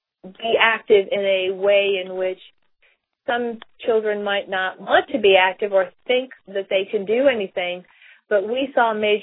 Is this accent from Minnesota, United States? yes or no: no; Ohio, United States; born there; also born or lived in Florida; now in Mobile, United States; I was born in the Buckeye State of Ohio. There, went to college in northeastern Ohio at Kent State, and moved to Florida in the 70s.